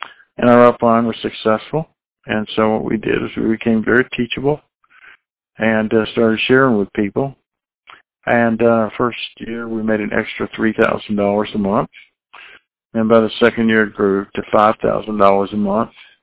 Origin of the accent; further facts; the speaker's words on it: Atlanta, Georgia, United States; I'm from Atlanta, Georgia, and I wasn't looking for Relief, but I was looking for a way to build retirement income.